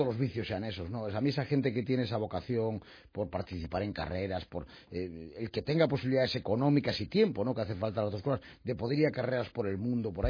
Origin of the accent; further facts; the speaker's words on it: Galicia, Spain; Entonces yo creo que yo como gallego pues comprendo que todo el mundo tiene derecho a intentar buscar lo mejor